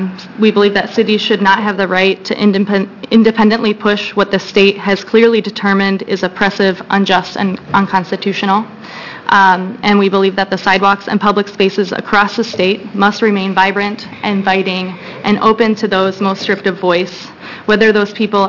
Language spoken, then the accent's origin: English; Portland, Oregon, United States; I'm from Portland, Oregon